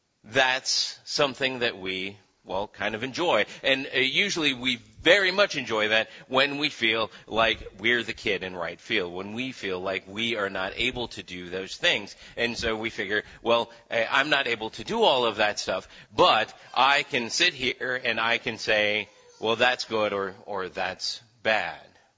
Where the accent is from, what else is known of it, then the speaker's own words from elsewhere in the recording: Philippines; when I was a kid, I grew up in the Philippines